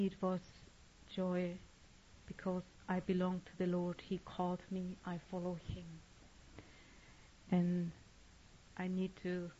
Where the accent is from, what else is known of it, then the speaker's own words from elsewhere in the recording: Germany; He's from India, I'm from Germany.